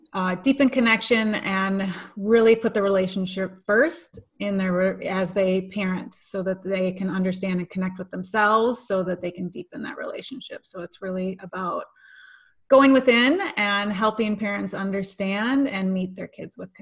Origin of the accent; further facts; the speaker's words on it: Madison, Wisconsin, United States; So, longer story, I grew up in Madison, Wisconsin, which is fairly progressive